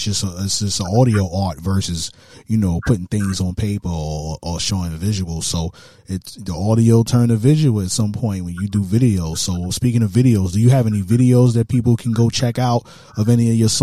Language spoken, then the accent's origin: English; Brooklyn, New York, United States; now in Jacksonville, United States; I'm from Brooklyn, New York, but I'm in Jacksonville, Florida right now.